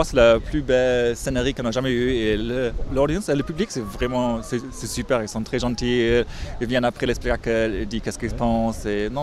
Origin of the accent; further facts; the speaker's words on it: Germany; Moi, je suis allemand